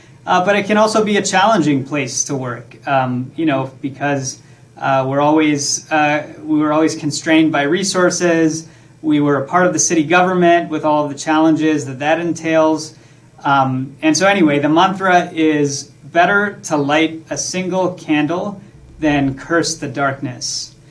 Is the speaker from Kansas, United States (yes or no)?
no; Baton Rouge, Louisiana, United States; both very much influenced by my upbringing in Louisiana. You know, I grew up in Baton Rouge. I'm the son of Indian immigrants.